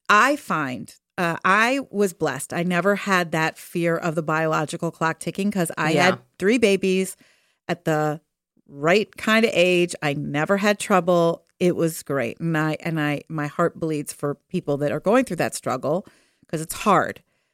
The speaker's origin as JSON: {"language": "English", "town": "Philadelphia", "region": "Pennsylvania", "country": "United States", "tie": "born or raised there", "said": "Education in Philadelphia, my hometown."}